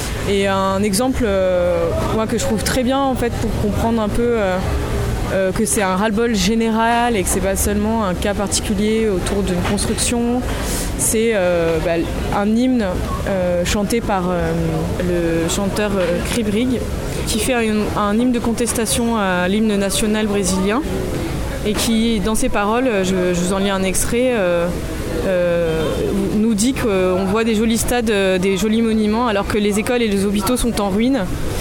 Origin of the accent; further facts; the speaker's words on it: France; Moi-même, je ne sais pas comment j'aurais pris en tant que Française